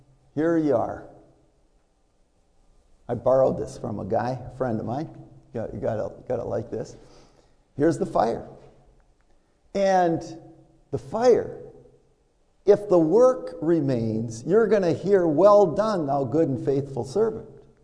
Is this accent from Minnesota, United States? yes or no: yes; Minnesota, United States; This is, I'm from the Iron Range. This is a wood pile sitting outside my house.